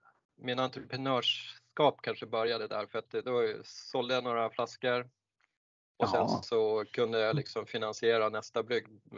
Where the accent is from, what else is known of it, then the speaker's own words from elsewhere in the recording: Örnsköldsvik, Västernorrland County, Sweden; moved away as an adult; now in Stockholm, Sweden; jag är född i Örnsköldsvik i Ångermanland. Så att jag bodde där i alla fall tills jag var runt 20. Sen flyttade jag till Stockholm och började plugga där.